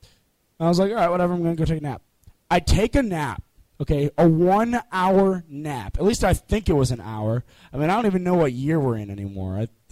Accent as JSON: {"language": "English", "region": "Illinois", "country": "United States", "said": "For those of you guys that don't know, I'm from Illinois. And so, like, this is what Illinois is like in, like, late August."}